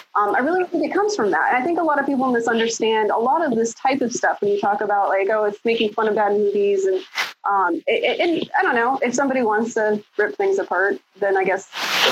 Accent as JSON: {"language": "English", "region": "Ohio", "country": "United States", "said": "but I'm from Northeastern Ohio, and there was still a very legendary, like the horror host Goulardi, was back in the 60s."}